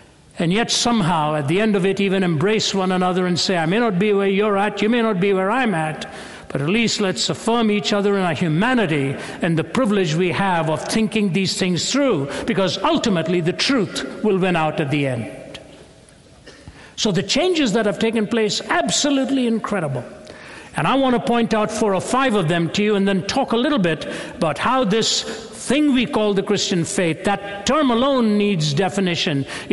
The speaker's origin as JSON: {"language": "English", "region": "Delhi", "country": "India", "tie": "born or raised there", "also_born_or_lived": "Chennai", "said": "I was born and raised in India, born in Chennai in the south, raised in Delhi in the north, so spoke both of the languages, Tamil from the south and Hindi from the north."}